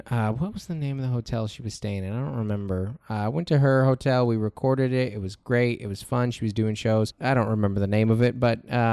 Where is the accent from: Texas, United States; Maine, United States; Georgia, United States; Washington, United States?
Washington, United States; I'm from Western Washington.